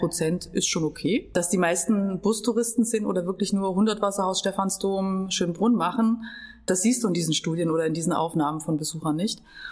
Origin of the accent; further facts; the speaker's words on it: Germany; wir als Deutsche, was mögen wir an Österreich und wir mögen die Sprache